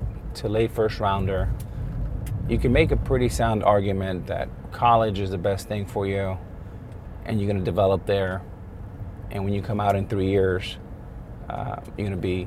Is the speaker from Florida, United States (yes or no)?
yes; Miami, Florida, United States; growing up in Miami for a long time, we didn't have a professional sports team.